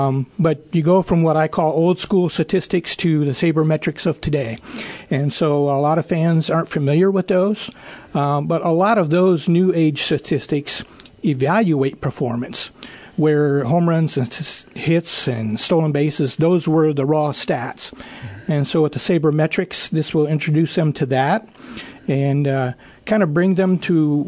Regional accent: Jerome, United States; Well, I'm from Jerome, born and raised there, and I served 20 years in the U.S. Navy.

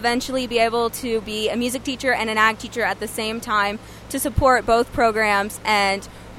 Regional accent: Lamont, Missouri, United States; I'm from Lamont, Missouri. I go to school at Lamont High School, where I'm going to be a senior

